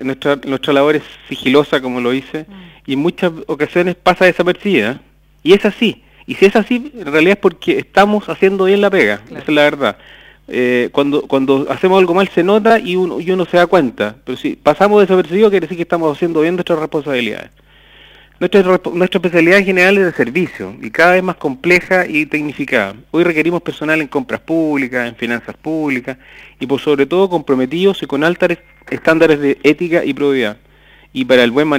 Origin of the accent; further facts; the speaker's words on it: Valparaíso, Chile; yo soy de Valparaíso. Uh-huh. Yo nací en Valparaíso. Siempre estuve ligado al mar, estudié en un colegio de Valparaíso también, de los padres franceses